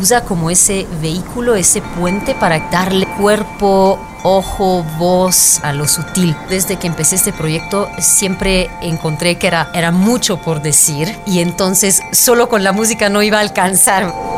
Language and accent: Spanish; Brussels, Brussels-Capital Region, Belgium; also born or lived in Italy; now in Mexico; Yo soy de Italia, pero yo crecí en Bélgica, en Bruselas, y ahora llevo 20 años en México.